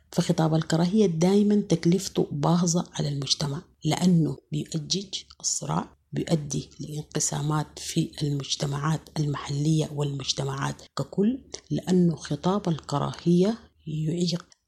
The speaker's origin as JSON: {"language": "Arabic", "country": "Sudan", "said": "ونحن كسودانيين عرفنا بالتسامح وقبولنا لبعضنا البعض"}